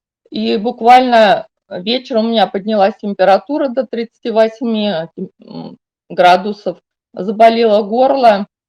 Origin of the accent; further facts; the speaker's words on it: Moscow, Russia; я из Москвы.